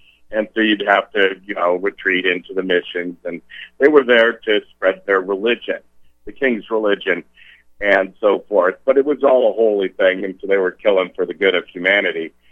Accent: California, United States; I come from California, right?

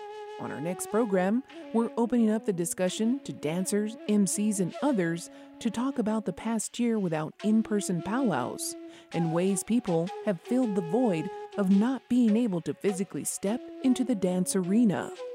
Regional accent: Masota Pueblo, New Mexico, United States; from Masota Pueblo, and we are hearing about tribal tourism today.

